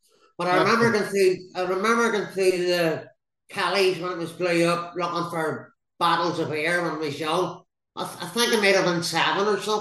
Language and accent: English; Northern Ireland, United Kingdom; I was born in the Lower Falls, raised in Gibson Street, Platinum Street first. With my granny and granda, I lived with my granny and granda, and then my dad bought a house and moved into Gibson Street.